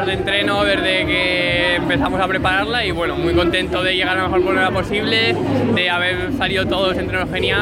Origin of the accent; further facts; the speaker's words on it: Zaragoza, Aragon, Spain; De Zaragoza.